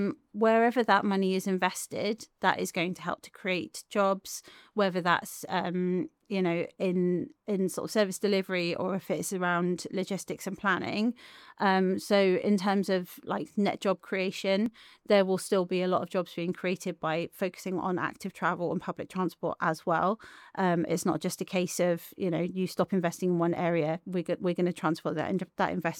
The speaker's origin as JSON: {"language": "English", "region": "London", "country": "United Kingdom", "tie": "born or raised there", "lives_now": "Wales", "said": "I grew up in London. I was not even a car driver until I was in my mid-30s"}